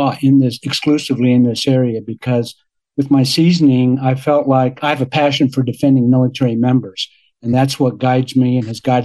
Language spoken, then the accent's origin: English; San Antonio, Texas, United States; So the Air Force sent me back to my hometown where I attended St. Mary's University Law School, San Antonio.